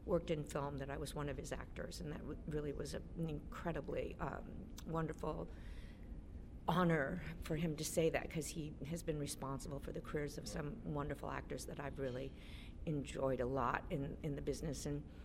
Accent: Texas, United States; And I said, yes, I'm from Texas.

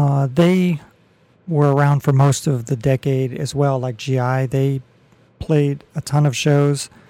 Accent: Maryland, United States; And I grew up in the Maryland suburbs, so I thought, okay.

